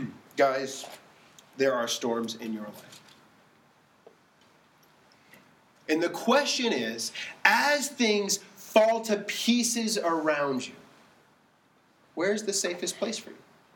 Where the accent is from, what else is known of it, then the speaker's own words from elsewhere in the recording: Dallas, Texas, United States; I grew up in Dallas, and in Dallas, we had to have tornado warnings and tornado drills.